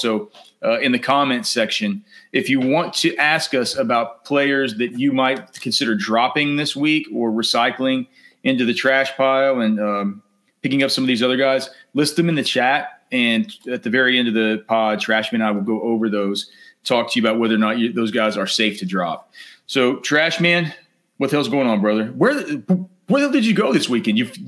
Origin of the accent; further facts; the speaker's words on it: Texas, United States; And, of course, we grew up down here in Texas.